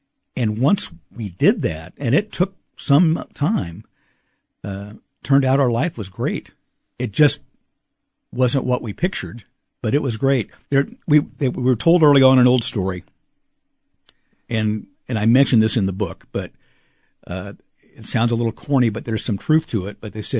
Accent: Kansas City, Kansas, United States; when I was growing up in the Kansas City, Kansas schools

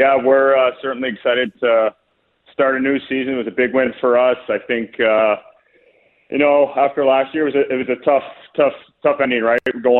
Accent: St. Catharines, Ontario, Canada; now in Rochester, United States; Rochester is close to my hometown, St. Catharines, Ontario, was a big draw. But I'm happy where I am. I call Rochester home now.

